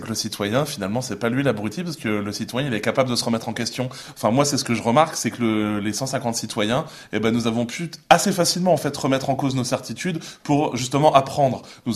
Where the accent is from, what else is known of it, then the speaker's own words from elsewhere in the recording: France; nous sommes des Français comme les autres